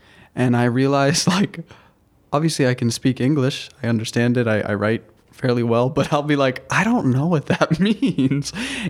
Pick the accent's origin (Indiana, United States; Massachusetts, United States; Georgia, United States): Massachusetts, United States; Kingston; I'm a Massachusetts native. So born and raised in Kingston, Massachusetts.